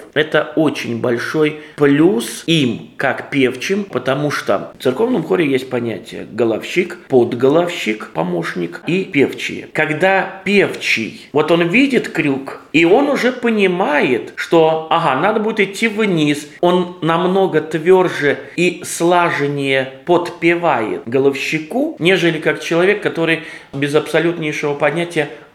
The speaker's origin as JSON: {"language": "Russian", "town": "Jēkabpils", "region": "Jēkabpils Municipality", "country": "Latvia", "tie": "born or raised there", "said": "я сам уроженец Екапилса и начинал свои церковные шаги в Екапилской общине."}